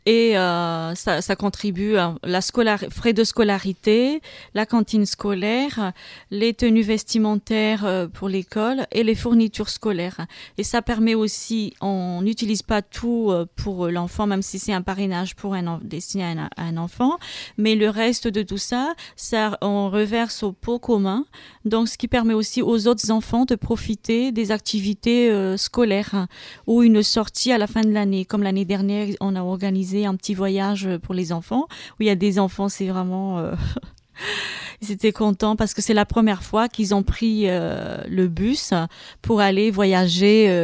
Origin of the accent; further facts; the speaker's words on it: Madagascar; moved away as an adult; now in France; comme moi je suis malgache. Donc maintenant, bon, je suis française et que quand j'étais à Madagascar, j'ai vécu 28 ans à Madagascar. Et quand je suis retournée en 2006